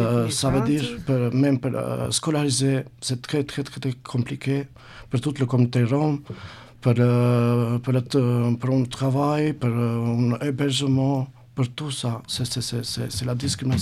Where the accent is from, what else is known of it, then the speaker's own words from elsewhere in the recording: Albania; French is a second language; now in Toulouse, France; Oui, bonjour … je viens d'Albanie. Ça fait 5 mois que je suis à Toulouse.